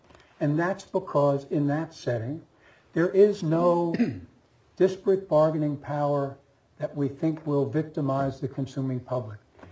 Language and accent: English; Brooklyn, New York, United States; I'm from Brooklyn.